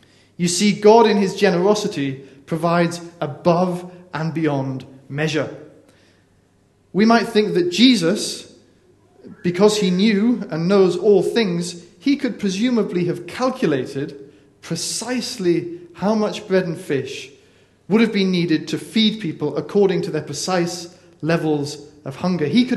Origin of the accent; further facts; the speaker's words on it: North East England, United Kingdom; now in Chelmsford, United Kingdom; I'm a northerner. I don't really know much about the south of England. I'm country bumpkin from Northumberland who doesn't really know about these places. But Chelmsford, I am in Chelmsford now.